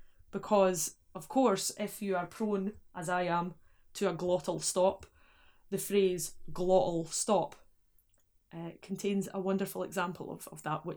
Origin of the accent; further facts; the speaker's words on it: Scotland, United Kingdom; I'm from Scotland.